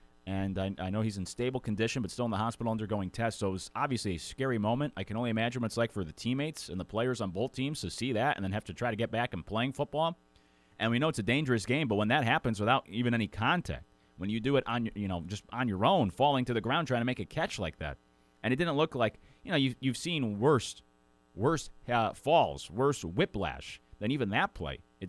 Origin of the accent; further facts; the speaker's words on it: Northeast, United States; After growing up in the Northeast, you drive around, you see the decorations and everything, and the blow-up Santas or like snowmen and everything, the different decorations and the lights.